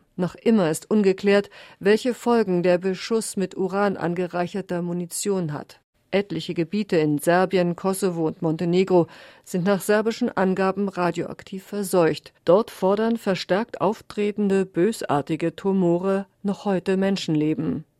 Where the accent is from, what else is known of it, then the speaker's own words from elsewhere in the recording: Croatia; moved away as an adult; Ich komme aus Kroatien, bin nach Bosnien geflohen, dann nach Belgrad und landete wieder im Krieg.